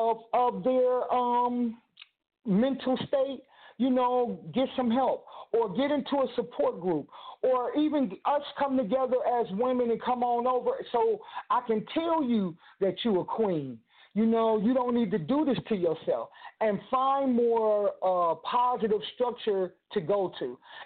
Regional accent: Ohio, United States; now the opiates, especially in Ohio, because I'm from Ohio, the opiate epidemic came out.

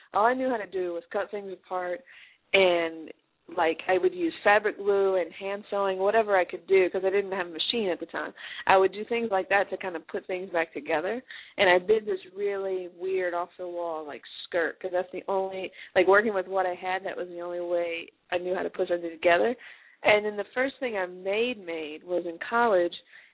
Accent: Kentucky, United States; also born or lived in Los Angeles; now in Louisville, United States; I'm from Kentucky originally. I grew up in the country. I've been living in Los Angeles for the past few years, but coming back to Kentucky is interesting

